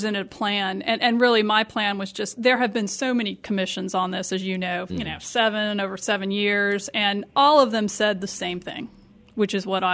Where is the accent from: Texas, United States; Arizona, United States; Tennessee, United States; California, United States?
Tennessee, United States; now in North Carolina, United States; like I said, I'm from Tennessee. I came to the state because of education.